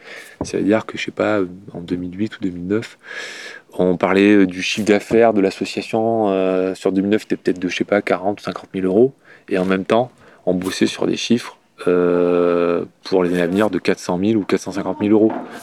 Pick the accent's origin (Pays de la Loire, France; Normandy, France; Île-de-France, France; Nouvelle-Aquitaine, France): Nouvelle-Aquitaine, France; born there; j'habite là depuis pas mal d'années. Je suis né en Corrèze.